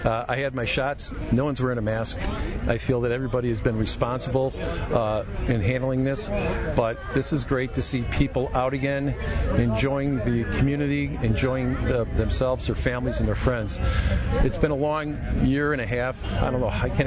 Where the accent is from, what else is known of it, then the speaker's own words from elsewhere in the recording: Chicago, Illinois, United States; I'm a prosecutor from Chicago